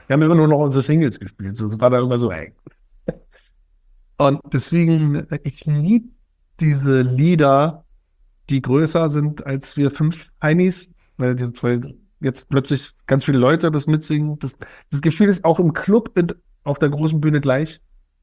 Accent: Berlin, Germany; ich bin ja in Berlin Mitte geboren. Also ich habe das alles erlebt da mit der Mauer und so.

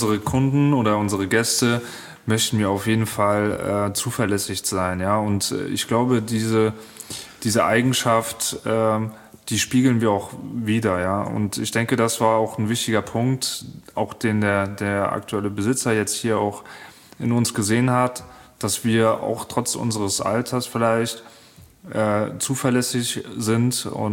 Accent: Niederbiber, Rhineland-Palatinate, Germany; wir kommen selber hier aus Niederbiber

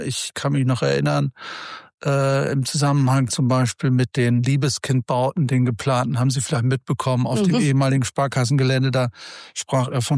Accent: Bremen, Germany; als Bremer

